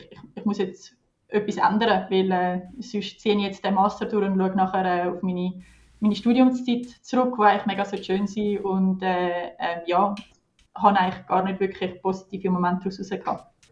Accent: Zurich, Switzerland; Also ich bin im Zürcher Oberland aufgewachsen. Ich wohne unterdessen in der Stadt Zürich seit 6 Jahren.

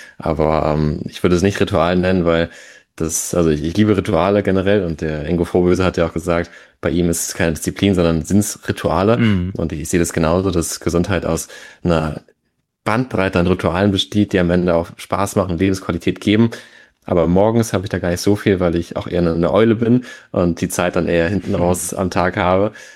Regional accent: Rostock, Mecklenburg-Vorpommern, Germany; Ich bin geboren und aufgewachsen in Rostock an der Ostseeküste. Lebt tatsächlich auch immer noch. Ich bin noch relativ jung, wie die meisten in der Branche sagen würden, mit Ende 20

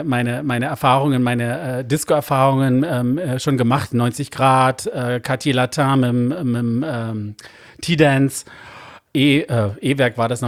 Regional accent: United Kingdom; born or raised there; also born or lived in Brussels; now in Munich, Germany

